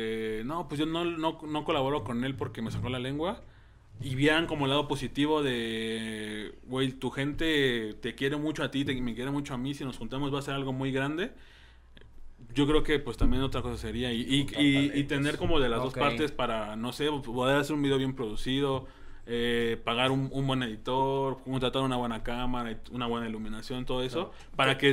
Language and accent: Spanish; Mexico; nosotros si somos de México